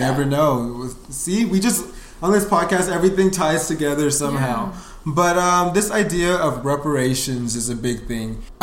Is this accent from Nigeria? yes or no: yes; Nigeria; My experience as a Nigerian, yes, I'm still black.